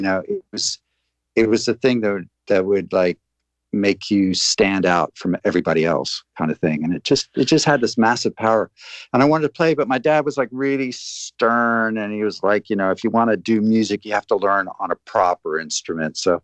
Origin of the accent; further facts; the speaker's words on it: Kensington, Maryland, United States; also born or lived in Monterey, California; now in London, United Kingdom; Even though I was born in Monterey, we moved to the outskirts of D.C. We're in a small suburban town called Kensington, funny enough, which is named after Kensington in London, which is where I ended up, ironically, many years later.